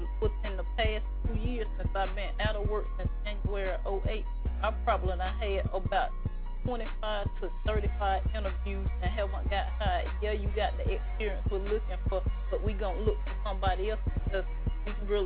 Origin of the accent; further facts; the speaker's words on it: Columbus, Mississippi, United States; Oh, yeah, in Mississippi. I'm from Mississippi.